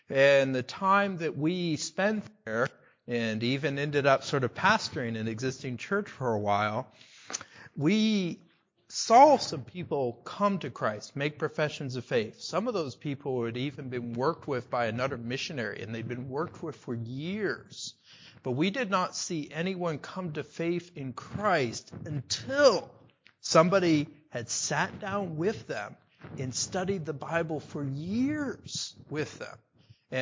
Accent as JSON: {"language": "English", "region": "North Carolina", "country": "United States", "tie": "born there", "said": "I know people in the Southeast. I was born in North Carolina, so I can somewhat say it is a different culture, a different world."}